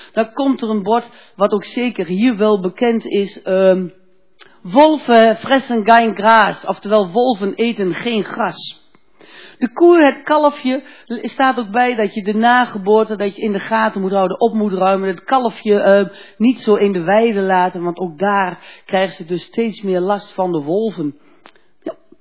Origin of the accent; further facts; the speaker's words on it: Dalfsen, Overijssel, Netherlands; born there; Ja, en ik ben in Dallassen geboren, zo'n 500 meter vanaf de Vecht.